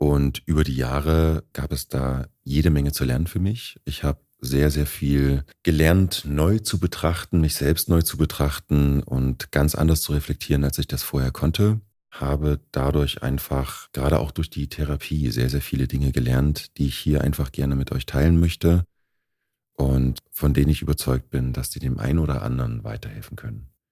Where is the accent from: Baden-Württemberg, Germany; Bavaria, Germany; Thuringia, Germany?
Thuringia, Germany; Gera; born there; moved away as an adult; now in Hamburg, Germany; ich bin 41 Jahre alt, komme gebürtig aus Gera und lebe seit 3 Jahren jetzt in Hamburg.